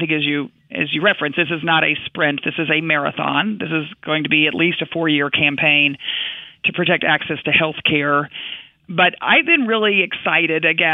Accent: Texas, United States; I am a Texan.

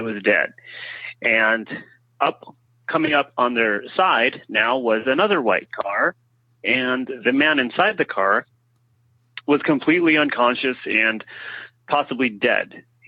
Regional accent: Modesto, California, United States; I'm from Modesto, California.

